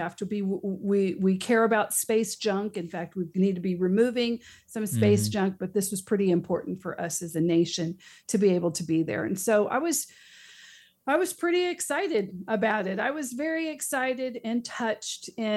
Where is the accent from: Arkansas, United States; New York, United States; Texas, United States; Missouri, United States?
Texas, United States; You know, I grew up near Clear Lake and Clear Creek, you know, so I'm NASA. I'm very close to there.